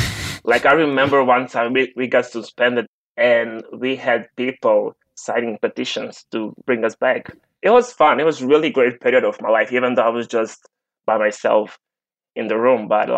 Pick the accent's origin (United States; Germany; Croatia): Croatia; which makes sense, you know, but like I'm from Croatia.